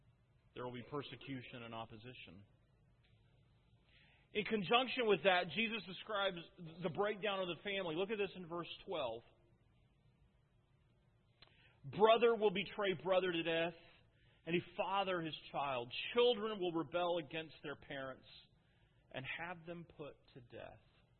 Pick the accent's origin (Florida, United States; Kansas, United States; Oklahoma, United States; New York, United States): Oklahoma, United States; I grew up in Oklahoma in a trailer house.